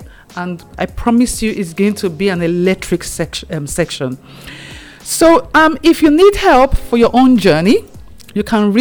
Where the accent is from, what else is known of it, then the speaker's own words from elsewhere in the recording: Edo, Nigeria; we are both from Edo State. Although I'm from the inner part of Edo State